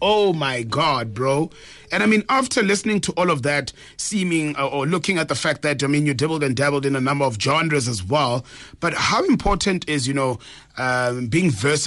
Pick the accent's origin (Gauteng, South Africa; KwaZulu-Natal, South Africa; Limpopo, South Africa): Limpopo, South Africa; I'm from Limpopo, I'm Pedi.